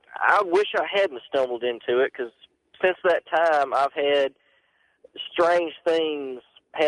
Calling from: Texas, United States; I'm calling from Texas.

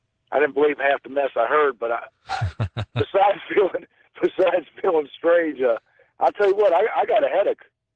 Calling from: Cape Coral, Florida, United States; Cape Coral, Florida, excuse me.

